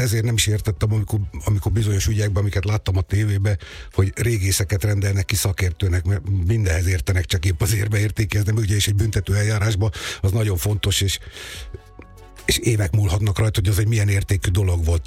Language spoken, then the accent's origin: Hungarian; Dombóvár, Tolna, Hungary; én Dombaváron nőttem föl